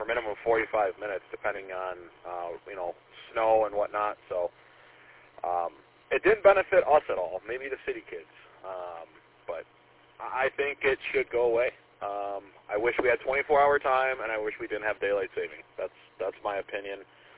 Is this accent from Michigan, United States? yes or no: yes; Romeo, Michigan, United States; I grew up in Romeo, Bruce Township, Leonard, and same thing.